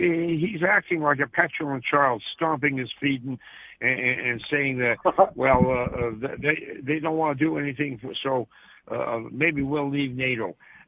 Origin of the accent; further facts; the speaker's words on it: Canada; Certainly as a Canadian, I want no part of it.